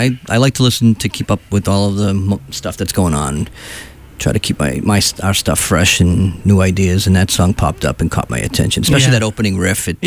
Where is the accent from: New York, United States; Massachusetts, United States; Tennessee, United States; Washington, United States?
Massachusetts, United States; Chelsea; And I'm from Chelsea